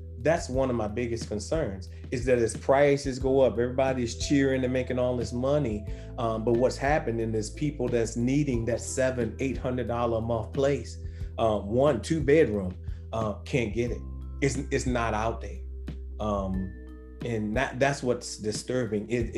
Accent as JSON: {"language": "English", "town": "Petersburg", "country": "United States", "said": "I'm proud that I'm from Petersburg. I'll tell you in a minute that I'm from Petersburg. The city was good to me. I learned everything I need to know right there in the city of Petersburg."}